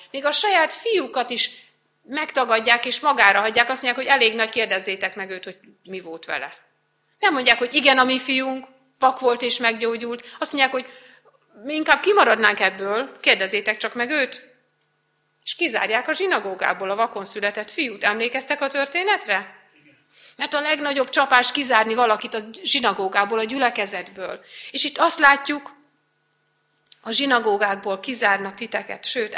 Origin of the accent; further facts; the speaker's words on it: Újfehértó, Szabolcs-Szatmár-Bereg, Hungary; moved away; also born or lived in Békéscsaba; De hát én honnan költöztem oda? Újfehértóról, ne felejtsétek el, én Újfehértóról költöztem Békés Csabára. Ebből a környezetből költöztem Békés Csabára